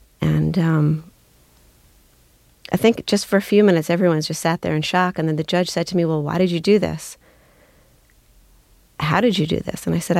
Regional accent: United States; I come from the United States.

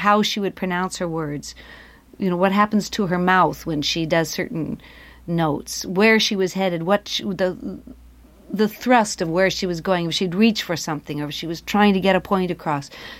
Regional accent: California, United States; But they almost didn't hire me because they heard that I was from California

